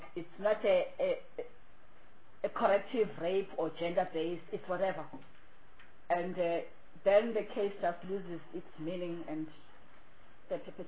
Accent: Gauteng, South Africa; I'm from Gauteng.

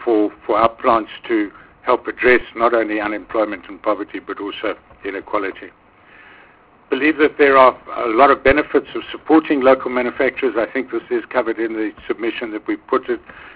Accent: South Africa; It has always worried me as a South African that OPEC is able to control the world oil price

